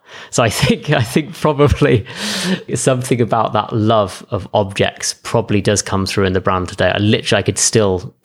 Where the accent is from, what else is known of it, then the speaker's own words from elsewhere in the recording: England, United Kingdom; So I grew up in the middle of England.